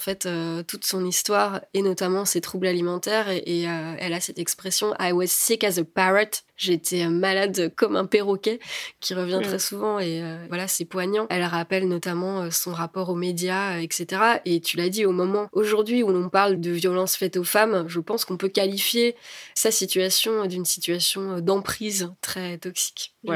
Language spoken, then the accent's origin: French; France; en tant que Français et Française, on regarde toujours la monarchie anglaise un peu de loin